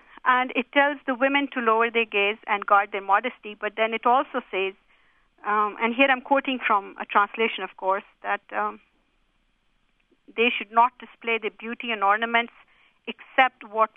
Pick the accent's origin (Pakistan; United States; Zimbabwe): Pakistan; Well, I'm from Pakistan, and I've seen them in Pakistan.